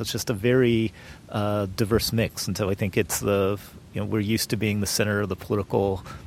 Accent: Cleveland, Ohio, United States; I grew up in Cleveland, so places in that area which have much more in common with the, you know, the Great Lakes region

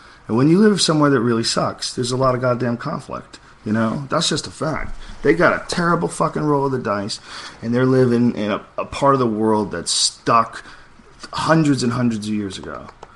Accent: United States; I'm an American and I want a faucet up my butthole.

